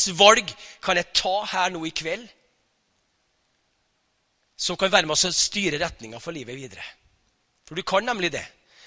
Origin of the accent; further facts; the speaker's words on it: Tingvoll, Møre og Romsdal, Norway; Jeg kommer fra Tingvoll, så det er ikke så lett her der. Vi er ganske høyrøstet av oss på Tingvoll.